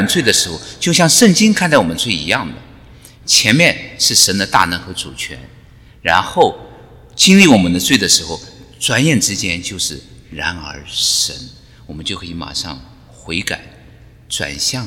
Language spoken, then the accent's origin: Chinese; China; 我们中国人其实是比较讲究正面的，我们喜欢听正面的话。